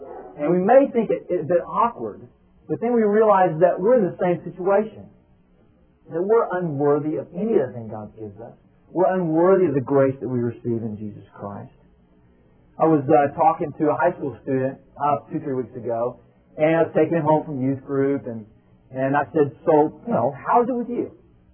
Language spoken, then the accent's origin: English; Texas, United States; You know, I grew up in Texas, and a big Dallas Cowboys fan.